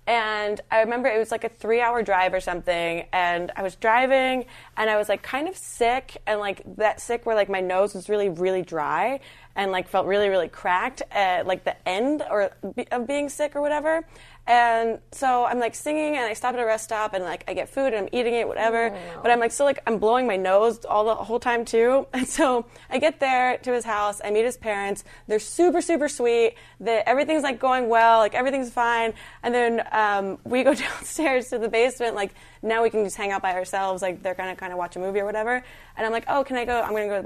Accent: New Jersey, United States; I'm from New Jersey originally

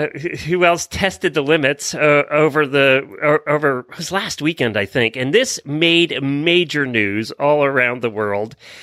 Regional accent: Phoenix, Arizona, United States; from Phoenix, Arizona.

